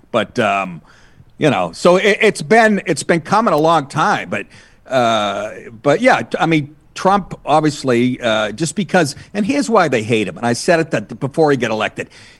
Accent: Boston, Massachusetts, United States; born there; Yes, I was born in the Boston area, and I sure am.

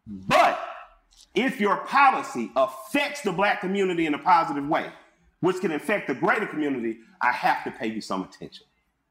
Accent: Atlanta, Georgia, United States; I'm from Atlanta. So people had to learn how to cooperate here.

